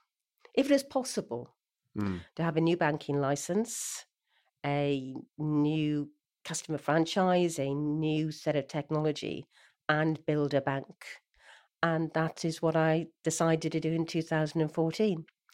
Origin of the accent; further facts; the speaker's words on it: Wales, United Kingdom; Yeah. So I'm from the UK. I went to...